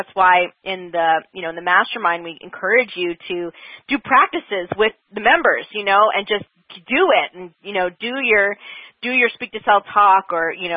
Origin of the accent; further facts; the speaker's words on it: New Jersey, United States; I'm from New Jersey, so I'll blame it on that, too.